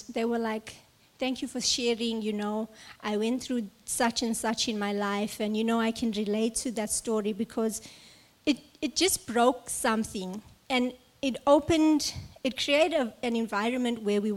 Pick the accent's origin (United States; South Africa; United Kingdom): South Africa; now in Australia; I'm from South Africa.